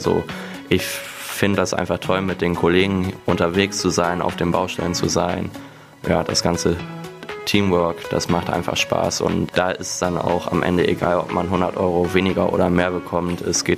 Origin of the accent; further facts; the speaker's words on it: Strothe, Hesse, Germany; Ich komme aus Strothe